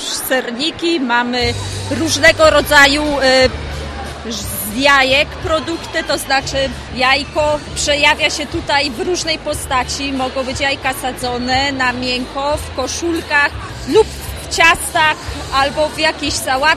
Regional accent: Kierpień, Opole Voivodeship, Poland; jesteśmy z Kierpnia

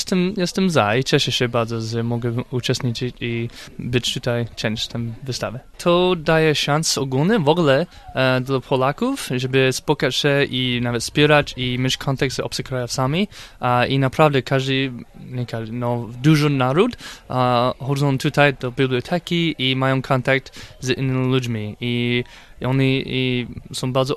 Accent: Michigan, United States; Polish is a second language; also born or lived in Kraków; now in Opole, Poland; pochodzę ze Stanów Zjednoczonych, ze stanu Michigan.

